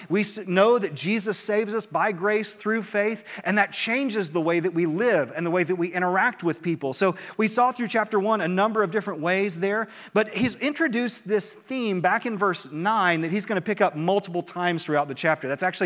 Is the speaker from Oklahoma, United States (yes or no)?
no; Christiansburg, Virginia, United States; But as a kid, I grew up here in Blacksburg. I actually grew up in Christiansburg, but we had a store over here in Blacksburg that I worked at in high school